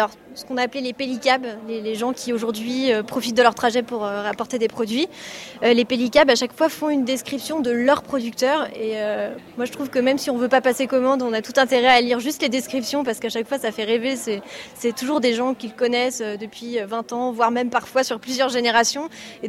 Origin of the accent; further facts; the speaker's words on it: Pontivy, Brittany, France; moi je suis bretonne de Bontivy